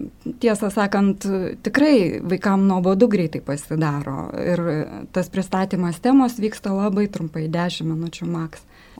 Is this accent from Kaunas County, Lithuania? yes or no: yes; Kaišiadorys, Kaunas County, Lithuania; Aš pati esu iš Kaišiadorių ir labai turiu didelį palaikymą ten.